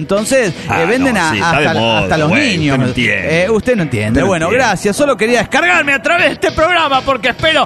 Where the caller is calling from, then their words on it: Argentina; vengo indignado, encabronado por programas de mierda que hay acá en Argentina